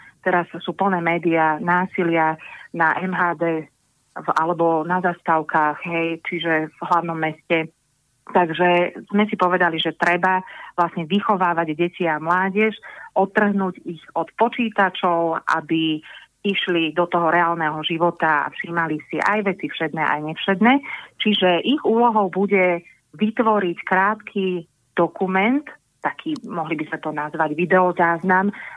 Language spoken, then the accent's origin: Slovak; Trenčín, Trenčín Region, Slovakia; now in Kežmarok, Slovakia; stále trvalé bydlisko mám v Bratislave, aj keď som rodáčka z Trenčína, ako ste avizovali, no a stále žijem pod Tatrami